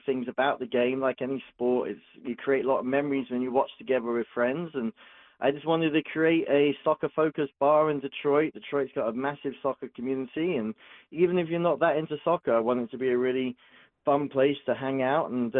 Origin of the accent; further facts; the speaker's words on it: England, United Kingdom; moved away as an adult; now in United States; Well, I grew up in England.